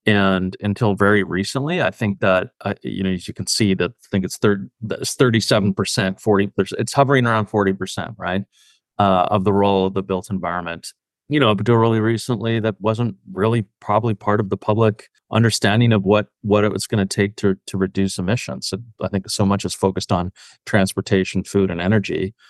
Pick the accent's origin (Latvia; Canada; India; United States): Canada; I'm Canadian.